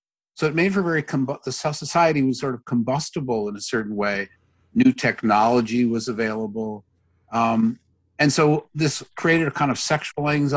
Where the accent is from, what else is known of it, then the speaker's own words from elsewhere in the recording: Minneapolis, Minnesota, United States; I'm from Minneapolis originally.